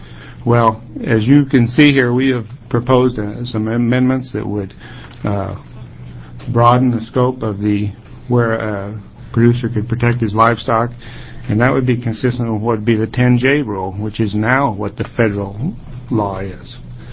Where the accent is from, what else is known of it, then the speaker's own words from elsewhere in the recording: Baker City, Oregon, United States; I'm from Baker City, Oregon. I'm a cattle producer there.